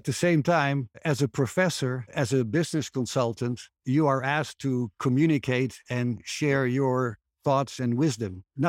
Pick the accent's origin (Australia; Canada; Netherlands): Netherlands; now in Arizona, United States; I'm your host. I'm originally from the Netherlands, happily residing in the beautiful Grand Canyon state of Arizona.